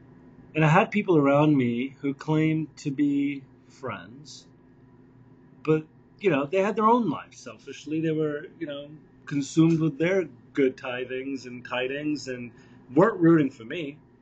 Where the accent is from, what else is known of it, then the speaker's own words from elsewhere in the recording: United Kingdom; I grew up in the United Kingdom, and I grew up in a Hindu household.